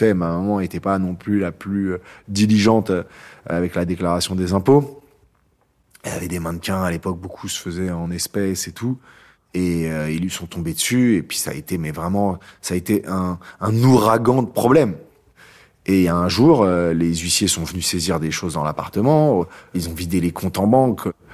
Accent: Paris, Île-de-France, France; j'ai 39 ans et je suis entrepreneur. J'ai grandi à Paris, sans papa, d'une mère célibataire qui a immigré de Bulgarie dans les années 70

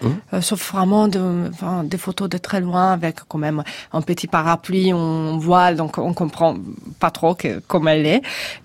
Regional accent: Genoa, Liguria, Italy; Moi, je viens de Gênes, Genova. C'est plus grand d'Angoulême

